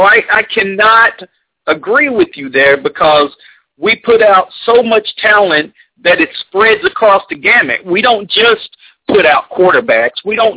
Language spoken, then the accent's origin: English; Tennessee, United States; high school football in Florida because, like you said, I'm from Tennessee